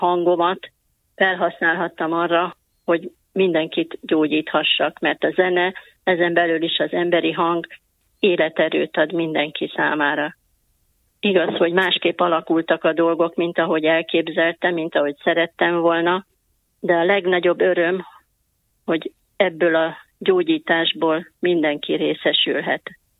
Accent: Nagykanizsa, Zala, Hungary; born there; Én Nagykanizsán, ebben a dalai kis kereskedővárosban születtem. A 48-as év, ebből már kiderül, hogy milyen régóta vagyok a Földön.

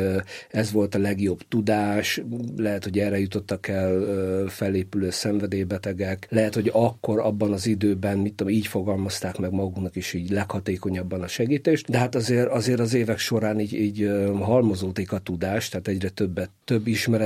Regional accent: Budapest, Hungary; Zuglóban nőttem föl

